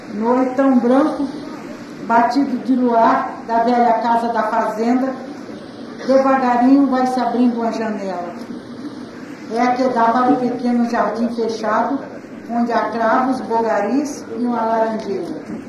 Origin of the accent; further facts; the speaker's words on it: Ceará, Brazil; born there; senhor governador do meu estado natal, Ceará